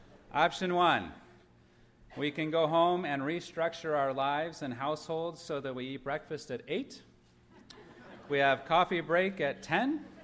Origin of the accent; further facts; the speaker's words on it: California, United States; I'm from Northern California.